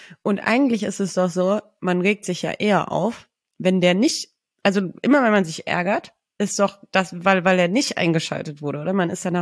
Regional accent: Swabia, Germany; Ich bin ja auch aus Schwaben.

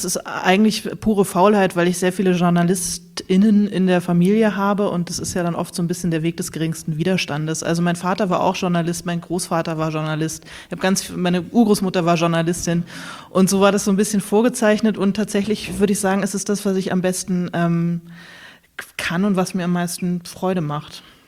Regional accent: Bad Schwalbach, Hesse, Germany; Aus Bad Schwalbach. Ich bin in Bad Schwalbach geboren, da wo die Schwälbchenmilch herkommt, falls Sie die kennen. Das ist im Taunus. Also so Rheingau-Taunus, so okay. Die Ecke, da bin ich, da komme ich eigentlich her.

